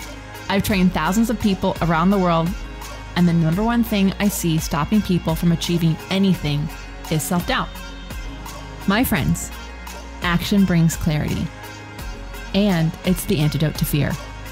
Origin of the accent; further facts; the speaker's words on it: Las Vegas, Nevada, United States; I know I'm from Vegas and you're like, oh, she's betting.